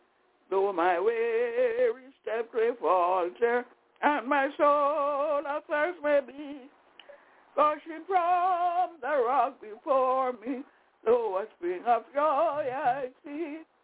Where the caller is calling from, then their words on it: Albany, New York, United States; I'm calling from Albany, New York.